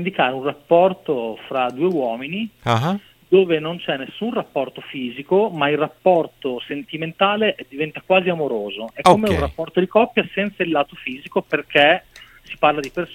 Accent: Ravenna, Emilia-Romagna, Italy; Io sono di Ravenna.

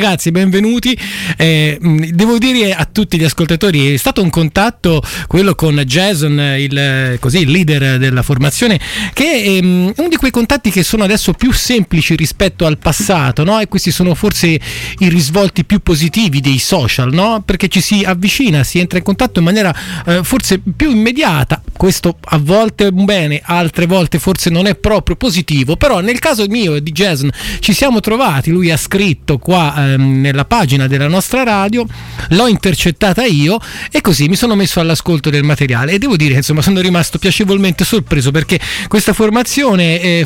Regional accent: Tuscany, Italy; Io vengo dalla Toscana

